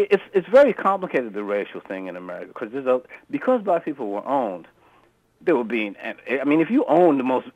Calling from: Brentwood, New York, United States; Brentwood.

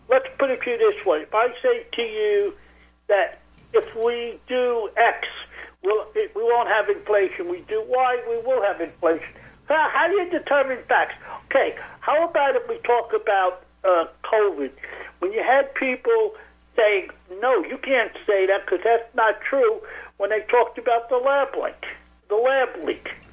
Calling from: Queens, New York, United States; I'm calling from Queens.

